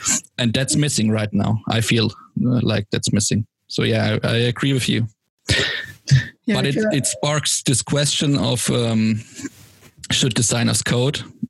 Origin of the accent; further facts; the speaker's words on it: Stuttgart, Baden-Württemberg, Germany; That's a hard one because I'm from Stuttgart